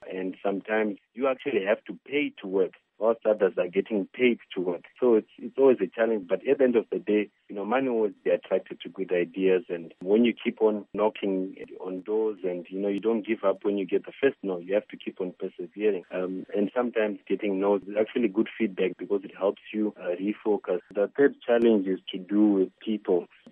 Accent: Zimbabwe; I grew up in Zimbabwe. My primary school was at Lewiston Primary School, secondary school was at Prince Edward.

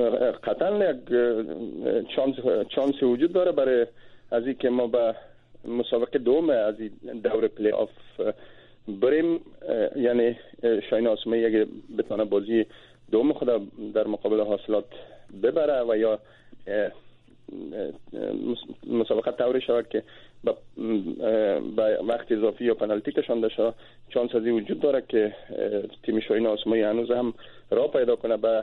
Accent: Tajikistan; بله، ما از تاجیکستان هستم

